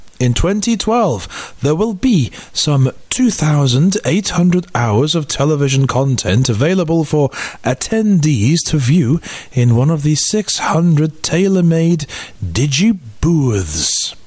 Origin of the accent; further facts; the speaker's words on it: Liverpool, North West England, United Kingdom; now in Spain; And unfortunately, I'm over here in Spain, so I'm going to miss it. But it's taking part in my hometown of Liverpool.